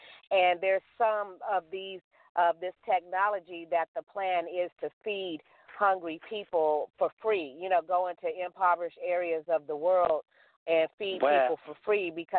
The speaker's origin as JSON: {"language": "English", "town": "Los Angeles", "region": "California", "country": "United States", "tie": "born or raised there", "said": "I grew up in South Los Angeles, and I started out as a child actor and a print model"}